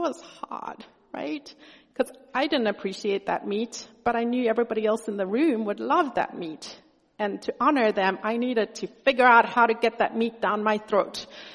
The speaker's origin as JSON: {"language": "English", "country": "South Africa", "said": "I'm from South Africa. My parents worked amongst the Xhosa people, one of the black people groups in South Africa. I grew up a pretty unusual white family"}